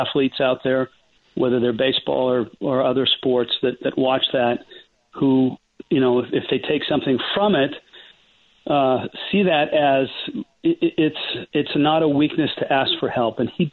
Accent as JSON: {"language": "English", "region": "California", "country": "United States", "tie": "born or raised there", "said": "because I grew up in the Bay Area, so I had just about every franchise"}